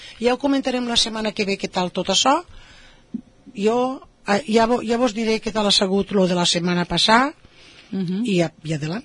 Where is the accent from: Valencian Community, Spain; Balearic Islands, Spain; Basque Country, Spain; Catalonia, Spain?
Valencian Community, Spain; Oliva; No, jo, anem a veure, jo no renegue d'oliva.